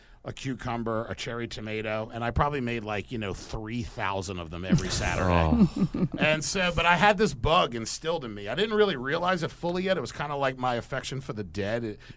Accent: Stony Brook, New York, United States; Stony Brook, Center Ridge area.

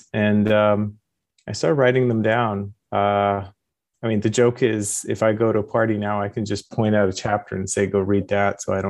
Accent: Iran; also born or lived in London / Moscow, Idaho / Japan; now in United States; Yes, I was born in London, went to kindergarten in Moscow, Idaho. And grew up in Iran, pre and post revolution and war, and got my PhD in Japan and ended up in California.

